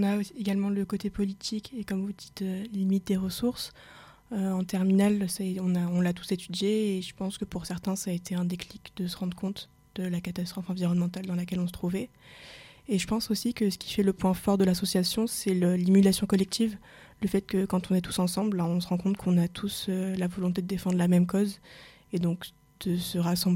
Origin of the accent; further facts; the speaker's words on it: La Seyne-sur-Mer, Provence-Alpes-Côte d'Azur, France; also born or lived in Porquerolles; Alors moi, j'ai grandi à La Seyne-sur-Mer chez ma mère et à Porquerolles chez mon père. Donc deux villes très proches de la mer.